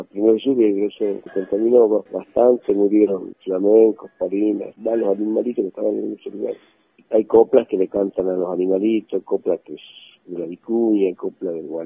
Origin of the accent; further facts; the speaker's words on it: Laguna Pozuelo, Jujuy, Argentina; yo soy nativo, originario allá de la Jujeña, de la Laguna Pozuelo